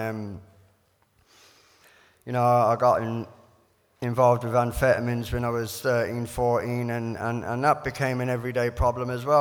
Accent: Ireland; And then a year later, we went back to Ireland

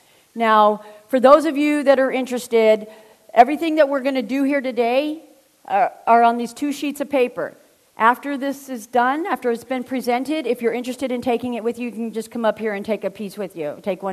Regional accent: Phoenix, Arizona, United States; I'm a junkie from the South Phoenix, you know, I'm used to living on the streets

